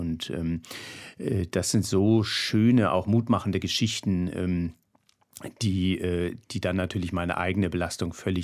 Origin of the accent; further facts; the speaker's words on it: Baden-Württemberg, Germany; Genau, aufgewachsen am Bodensee.